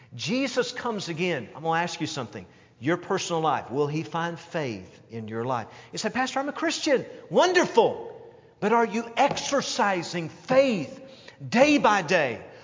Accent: Knoxville, Tennessee, United States; I grew up in Knoxville, Tennessee, and I grew up in a day and time

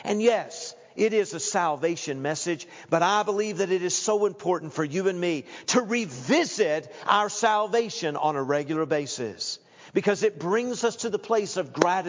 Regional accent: Knoxville, Tennessee, United States; I grew up in Knoxville, Tennessee, as most of you know, and I grew up in what's called the Bible Belt.

